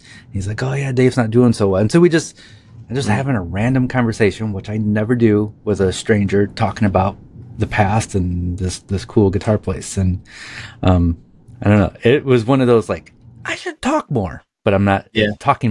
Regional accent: Fremont, Ohio, United States; just 2 weeks ago, I was in my hometown of Fremont, Ohio, and for family stuff.

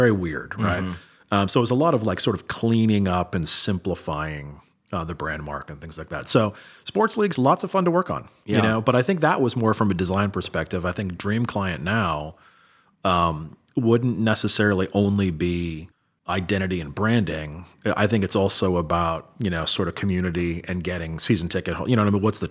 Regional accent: San Francisco, California, United States; I'm from San Francisco, big 49er fan, right?

